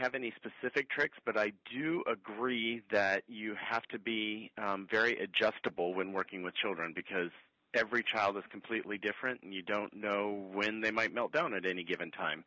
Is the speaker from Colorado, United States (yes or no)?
yes; Colorado, United States; I grew up in rural Colorado. A town in the northeastern corner of Colorado has about 1,200 people. There were 33 people in my high school class. My dad was a farmer.